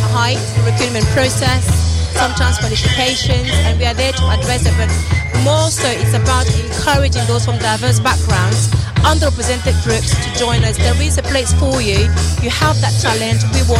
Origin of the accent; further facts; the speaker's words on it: Cameroon; I'm from Cameroon.